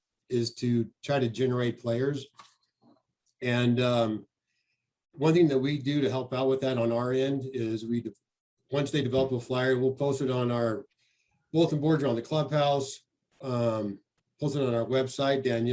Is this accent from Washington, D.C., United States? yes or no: no; Phoenix, Arizona, United States; I grew up in Phoenix and at a course called Maryvale.